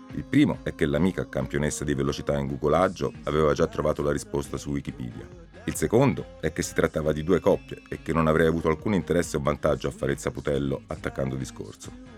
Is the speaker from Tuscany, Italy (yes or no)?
yes; Florence, Tuscany, Italy; Forse perché un gruppo esteso di fiorentini, io sono di Firenze, andava in quell'isola non troppo lontana